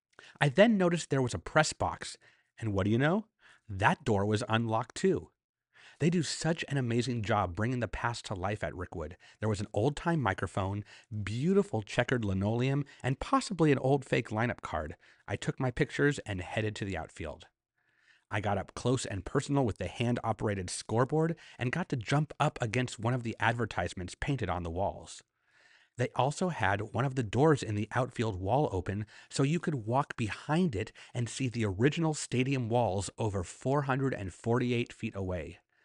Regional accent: California, United States; but I'm from California, and I had no idea the next time I'd be passing through Alabama.

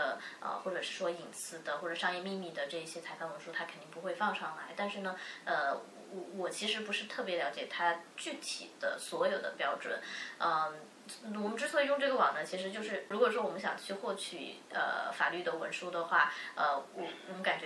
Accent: China; 因为一般来说作为中国人嘛，就是大家都不愿意走到法院的这一步

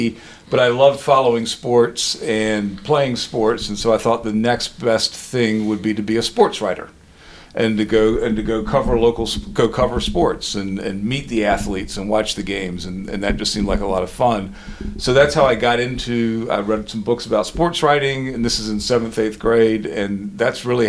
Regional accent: Richmond, Virginia, United States; I grew up in Richmond

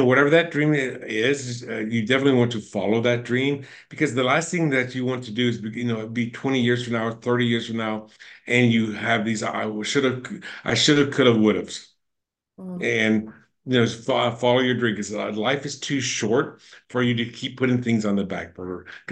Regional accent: North Carolina, United States; now in Las Vegas, United States; In my case, I'm from North Carolina, or I'm from Florida

